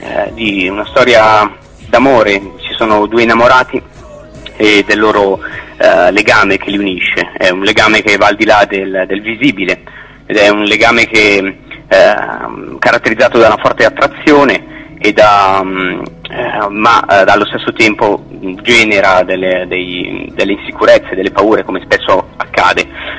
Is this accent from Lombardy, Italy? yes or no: yes; Lombardy, Italy; now in Albano Laziale, Italy; sono originario della Brianza, quindi diciamo che ho due avamposti e vivo ad Albano Laziale, vicino a Roma, ecco.